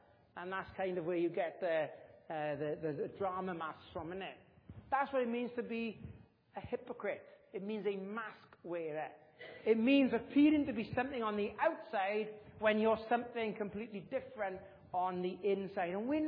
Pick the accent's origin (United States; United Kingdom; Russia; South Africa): United Kingdom; I don't know, I'm British. COVID was the best thing that ever happened to us as British people